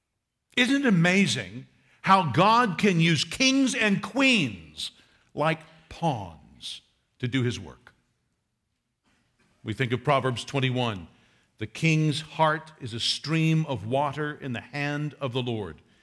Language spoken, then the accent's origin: English; Kentucky, United States; I'm from Kentucky, let me just be clear.